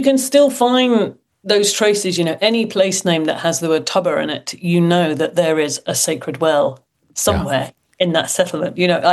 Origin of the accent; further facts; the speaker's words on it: United Kingdom; accent: British; I could hear myself in my very British accent thinking about this and talking about this book.